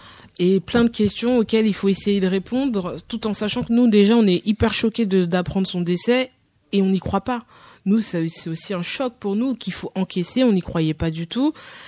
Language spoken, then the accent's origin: French; Créteil, Île-de-France, France; Et nous, on vient de Créteil, on a grandi là-bas, donc on se connaît tous.